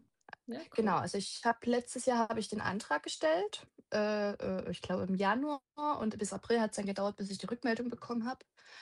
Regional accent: Chemnitz, Saxony, Germany; ich komme aus Chemnitz, bin ursprünglich auch immer schon in Sachsen gewesen, bin da aber schon ein paar Mal hin und her gezogen

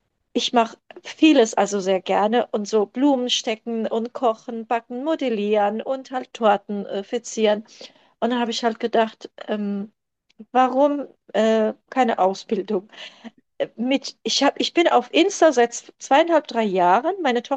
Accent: Germany; born there; first language Turkish; German is a second language; Wohne in Ludwigshafen, Oggersheim. Bin hier geboren in Deutschland. Meine Eltern kommen aus der Türkei.

